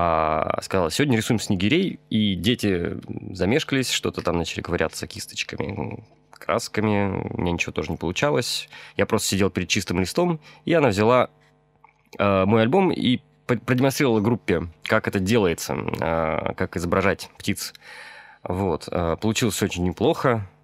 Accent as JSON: {"language": "Russian", "town": "Voronezh", "region": "Voronezh Oblast", "country": "Russia", "tie": "born or raised there", "said": "Родился в Воронеже в 84 году, сейчас мне 30 лет. Родился и вырос я на улице Лизюкова"}